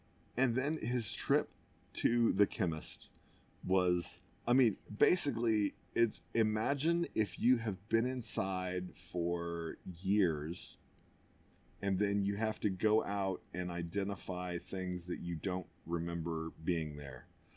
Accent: United States; I am an American through and through, so I am used to excess

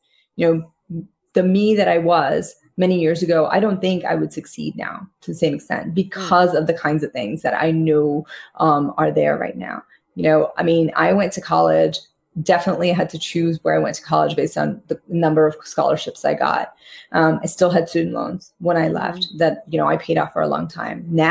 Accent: Queens, New York, United States; I had no idea how lucky I was growing up in Queens until I left it, I have to say. But yeah, no, we came, I came when I was 11. I actually still remember getting off the plane at JFK.

